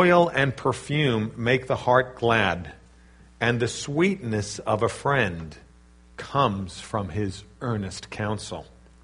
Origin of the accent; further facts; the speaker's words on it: New York City, New York, United States; I was brought up in New York City. I learned to drive in New York City.